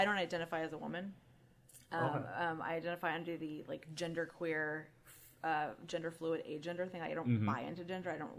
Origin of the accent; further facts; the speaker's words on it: the South, United States; I'm also from the South, and so I'm like, it's been bred into me to be like hostess.